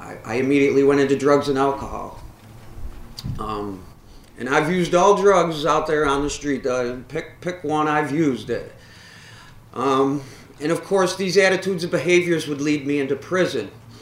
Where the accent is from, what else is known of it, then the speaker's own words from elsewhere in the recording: Syracuse, New York, United States; And I am from Syracuse.